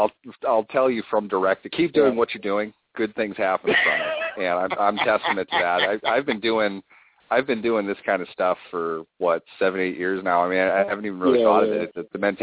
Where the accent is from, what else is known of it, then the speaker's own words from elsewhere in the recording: Minnesota, United States; I grew up in Minnesota. My father got transferred around for work a bunch, but all my roots are in Pittsburgh